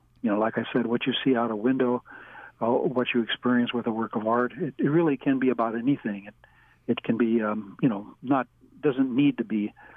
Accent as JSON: {"language": "English", "town": "St. Louis", "region": "Missouri", "country": "United States", "also_born_or_lived": "New York City", "said": "Actually, I'm from St. Louis, Missouri. That's why I'm a St. Louis Cardinals fan."}